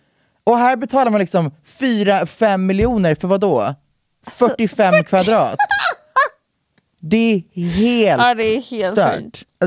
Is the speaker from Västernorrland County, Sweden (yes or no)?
no; Växjö, Kronoberg County, Sweden; Nej men jag är så från Växjö så att säga.